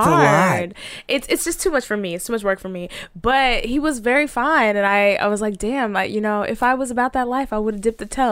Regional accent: Dallas, Texas, United States; So, yeah, I'm a bird from Dallas.

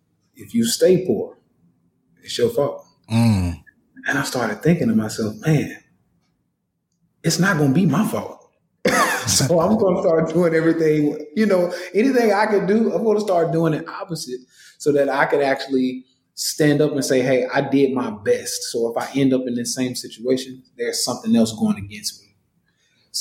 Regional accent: Nashville, Tennessee, United States; You know, I'm from Nashville, Tennessee, raised by a single mom, two boys.

